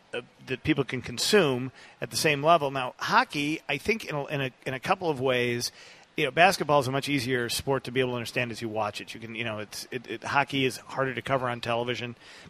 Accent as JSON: {"language": "English", "town": "Chicago", "region": "Illinois", "country": "United States", "said": "as you're a New Yorker, I'm a Chicagoan"}